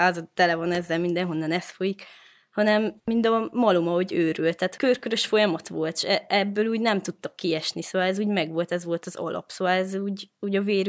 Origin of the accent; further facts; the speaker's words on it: Miercurea Ciuc, Harghita, Romania; itt lakom a Szent Imre katolikus kollégiumban, amúgy csíkszeredai származású vagyok.